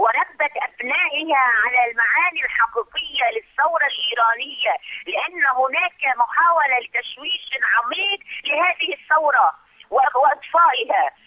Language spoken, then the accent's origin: Arabic; Lebanon; أنا سيدتي من لبنان